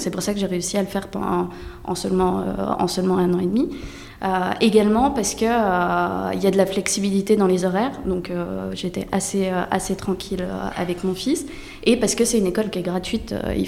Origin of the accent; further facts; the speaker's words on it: Bourgogne-Franche-Comté, France; now in Paris, France; Je viens à l'origine de Franche-Comté. Aujourd'hui, je suis à Paris.